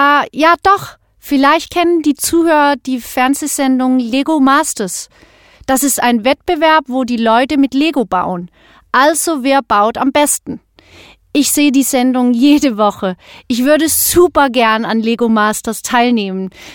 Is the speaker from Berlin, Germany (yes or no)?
no; Hannover, Lower Saxony, Germany; born there; now in Dresden, Germany; ich bin 15 Jahre alt. Ich wohne hier in Dresden, aber ich bin in Hannover geboren. Außerdem habe ich auch ein Jahr in Billund in Dänemark gewohnt.